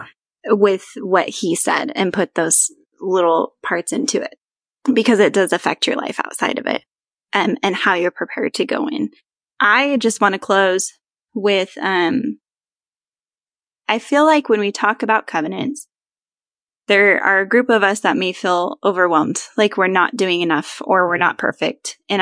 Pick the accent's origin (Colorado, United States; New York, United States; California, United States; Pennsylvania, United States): California, United States; I thought, man, I needed to go because I grew up in California.